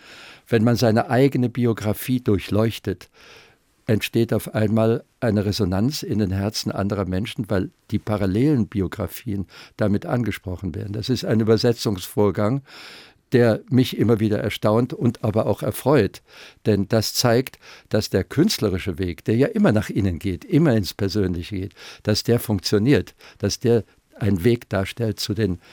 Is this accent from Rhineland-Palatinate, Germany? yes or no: yes; Moorbach, Rhineland-Palatinate, Germany; moved away as an adult; now in Munich, Germany; Ich bin in Moorbach im Hunsrück geboren, dort aufgewachsen als Kind. Schon in meiner Schulzeit während des Gymnasiums lebte ich dann in Simmern im Hunsrück, Kreisstadt dort. Und als ich 19 Jahre alt war, verließ ich den Hunsrück